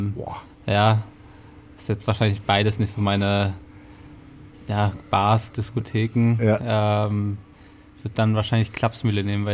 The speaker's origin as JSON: {"language": "German", "town": "Cologne", "region": "North Rhine-Westphalia", "country": "Germany", "tie": "born there", "lives_now": "Rosenheim, Germany", "said": "geboren in Köln, 30 Jahre alt, wie du schon gesagt hast, seit kurzem jetzt in Rosenheim"}